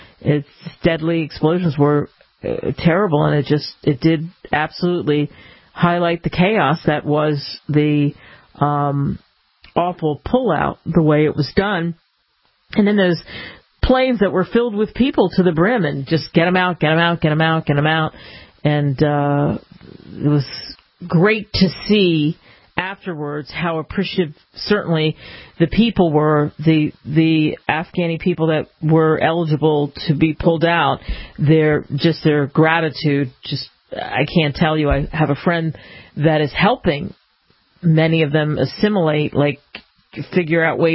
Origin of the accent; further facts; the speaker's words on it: Philadelphia, Pennsylvania, United States; not too far from where I grew up in Philadelphia